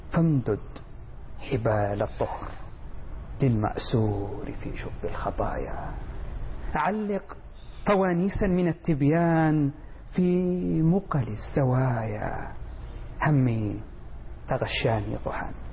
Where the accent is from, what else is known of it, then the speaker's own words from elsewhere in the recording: Jazan Province, Saudi Arabia; أنا من جازان والشاطئ جزء من مكونات الحياة هناك